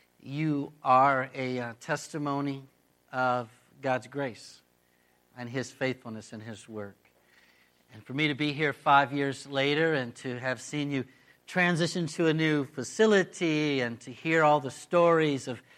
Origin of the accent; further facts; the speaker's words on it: Michigan, United States; So I'm from Michigan.